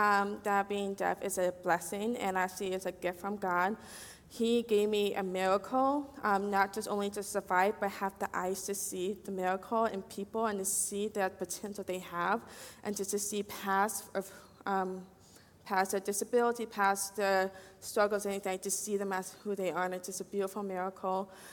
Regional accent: Wyoming, United States; so growing up in Wyoming, I had a really tough life growing up.

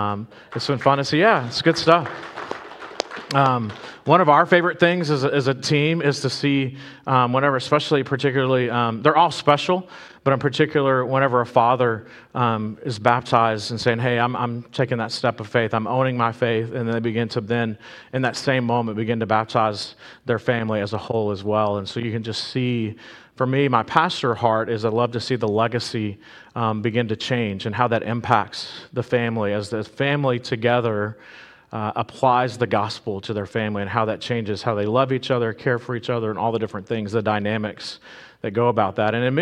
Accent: Texas, United States; now in La Grange, United States; And anyway, growing up in South Texas, we'd always come through here.

